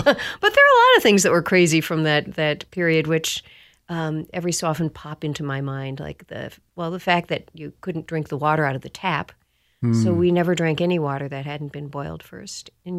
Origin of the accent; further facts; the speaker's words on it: Estherville, Iowa, United States; born there; No, I was born in Estherville, Iowa.